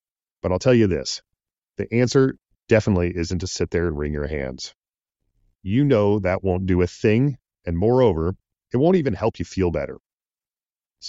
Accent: Alberta, Canada; So the first one is growing up in Alberta, for people that aren't familiar with Canada, Alberta is sometimes referred to as the Texas of Canada.

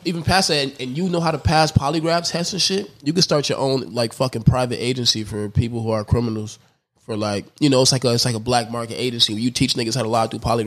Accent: South Brunswick, New Jersey, United States; I never heard nobody say that when I grew up in South Brunswick.

